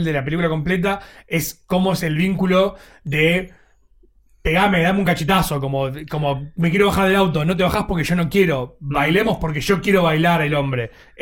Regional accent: Buenos Aires Province, Argentina; Sí, la realidad también es que nosotros sí somos de Buenos Aires, sí. Y cerca de la capital, digamos.

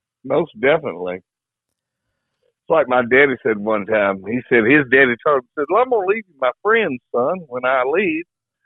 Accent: Newnan, Georgia, United States; moved away as an adult; also born or lived in Atlanta / Marietta / Carrollton; No, I was born in Atlanta, but I lived in Marietta for a while from age 9 to 12, I think. 9, 10, 11, 12. Yeah, about 3 or 4 years, and then we moved to Newnan. And that's where I finished growing up

